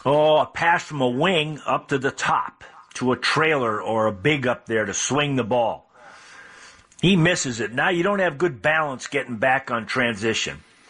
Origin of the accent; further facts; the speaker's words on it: Massachusetts, United States; But boy, I'm I'm from Massachusetts